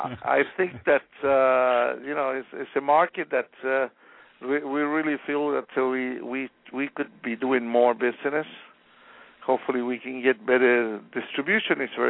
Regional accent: Chile; Yes, I'm originally from Chile, so we have winery in Chile.

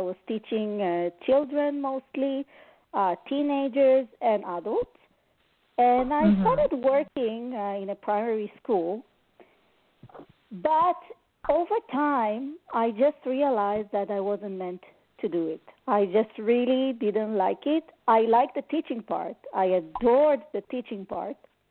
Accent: Montreal, Quebec, Canada; So one day I saw those ladies that are going downtown here in Montreal, because I'm from Montreal, Canada.

